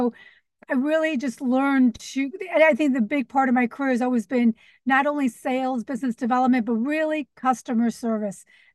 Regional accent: Cleveland, Ohio, United States; I grew up in Cleveland, Ohio

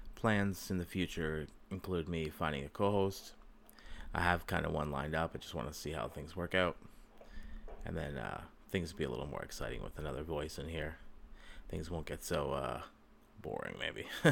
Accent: East Coast, Canada; born there; I was born on the East Coast of Canada. I'm in my 30s now.

